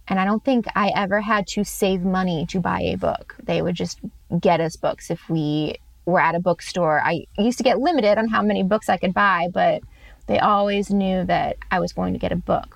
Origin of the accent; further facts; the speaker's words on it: Georgia, United States; moved away; also born or lived in Illinois; Oh, I grew up in the South. I was born in Georgia. So, I mean, it's very predominant down there, especially when I was growing up.